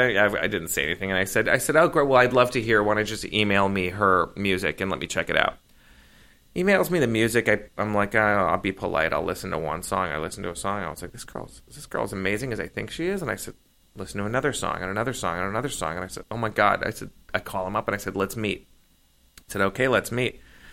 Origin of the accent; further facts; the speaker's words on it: Chicago, Illinois, United States; He's from Chicago. I'm from Chicago.